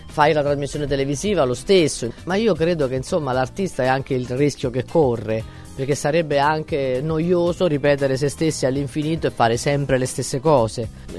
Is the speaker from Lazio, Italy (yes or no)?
yes; Rome, Lazio, Italy; accent: Roman; A era romano, per cui ero facilitata anche dal fatto di poter parlare il mio dialetto